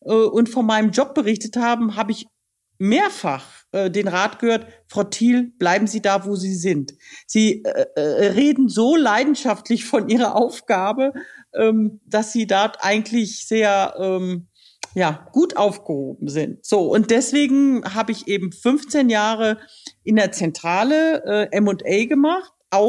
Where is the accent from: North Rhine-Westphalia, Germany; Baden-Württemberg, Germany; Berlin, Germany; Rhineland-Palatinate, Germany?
North Rhine-Westphalia, Germany; Balve; born there; ich bin aber waschechte Westfälin, geboren im Sauerland, in Balve im Sauerland und bin dort zur Schule gegangen in Arnsberg, habe dann in Münster Jura studiert und auch ein Semester BWL, habe in Bielefeld promoviert